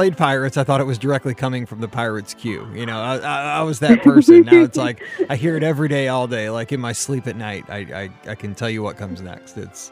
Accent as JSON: {"language": "English", "region": "Midwest", "country": "United States", "said": "because I'm not an East Coast person, you know, that's not really my thing. I'm a Midwesterner."}